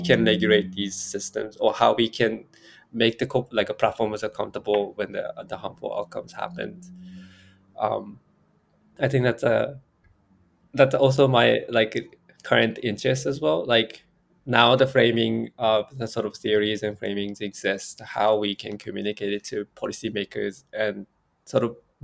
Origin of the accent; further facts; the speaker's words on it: Japan; English is a second language; So I'm from Japan